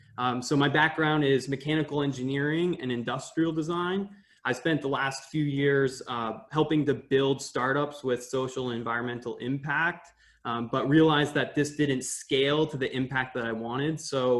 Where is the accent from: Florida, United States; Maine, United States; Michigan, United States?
Maine, United States; Presque Isle; moved away as an adult; also born or lived in New York City; now in Switzerland; I am currently living in Switzerland. I just moved here from New York City, but I grew up in Presque Isle, Maine in the US.